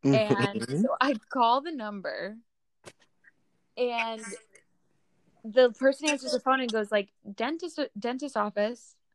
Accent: Brooklyn, New York, United States; You're on like the Upper East Side right now. And like, yeah. I'm from Brooklyn."

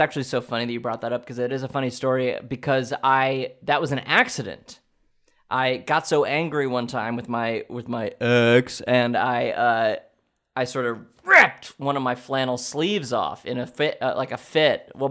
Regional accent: West Virginia, United States; I'm from West Virginia. Born and bred. Born and raised.

